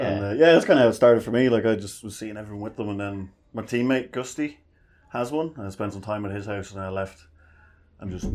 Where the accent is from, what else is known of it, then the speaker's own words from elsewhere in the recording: Ireland; It's kind of the joys of being Irish.